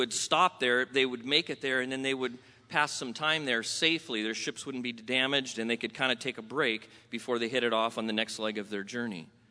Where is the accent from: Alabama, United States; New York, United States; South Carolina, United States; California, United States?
California, United States; now in Sacramento, United States; I grew up first part in Southern California.